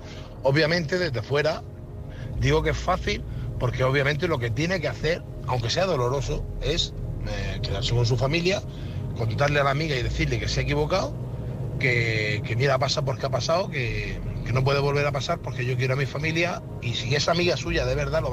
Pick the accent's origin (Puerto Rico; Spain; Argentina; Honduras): Spain; Murcia, Region of Murcia; de Murcia y bueno, he estado escuchando el caso